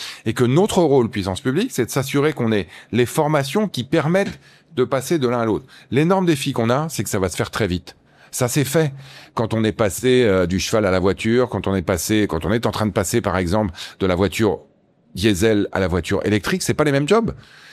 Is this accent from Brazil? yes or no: no; Paris, Île-de-France, France; Moi, je suis parisien, donc je vais pas critiquer Paris.